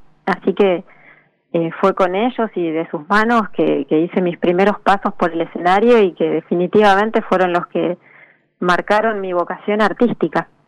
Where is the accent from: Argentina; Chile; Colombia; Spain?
Argentina; Ingeniero Jacobacci, Río Negro; en Ingeniero Jacobacci, si bien vivo hace muchos años en el conurbano sur de la provincia de Buenos Aires, pero mis raíces y mi corazón siempre está un poco también en mi provincia, en Ingeniero Jacobacci, mi pueblo querido de la meseta patagónica.